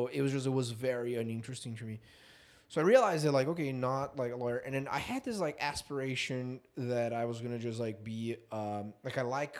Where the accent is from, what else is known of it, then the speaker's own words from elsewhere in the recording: São Paulo, Brazil; I was basically born and raised in Sao Paulo, middle class family. So we were never poor, but we were never wealthy.